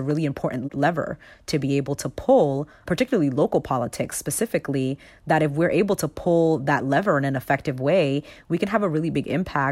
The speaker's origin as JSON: {"language": "English", "town": "Boston", "region": "Massachusetts", "country": "United States", "tie": "born or raised there", "also_born_or_lived": "Bronx", "said": "My family moved here from the Bronx when I was about 9 months old. And so I'm a Bostonian."}